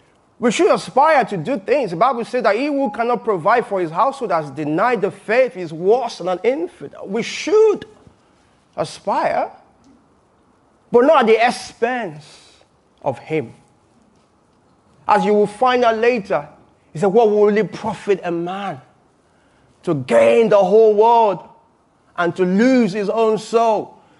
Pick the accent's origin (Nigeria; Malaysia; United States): Nigeria; Lagos; You know, I grew up in Lagos, one of the most beautiful places.